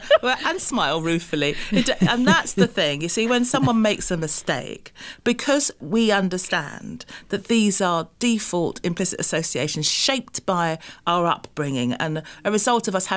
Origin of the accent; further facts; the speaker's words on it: England, United Kingdom; Now, I grew up in a very small town in England where there were no black people at all.